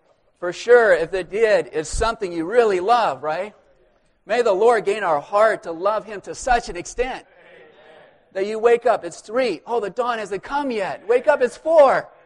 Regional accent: Fort Collins, Colorado, United States; For the saints who don't know … I'm from Fort Collins, Colorado.

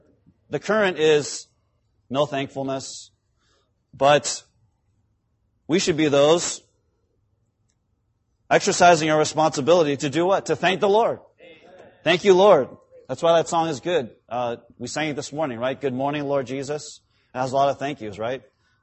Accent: California, United States; you know, hey, I'm from Southern California. There's no Safeways where I live.

